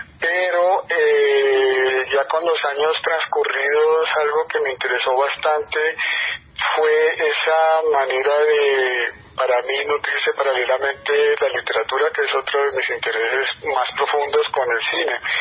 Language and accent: Spanish; Bogotá, Colombia; Yo crecí en Bogotá, que es una ciudad que para mí tiene una melancolía demasiado pesada en su atmósfera y en sus maneras de ser de quienes vivimos en ellas.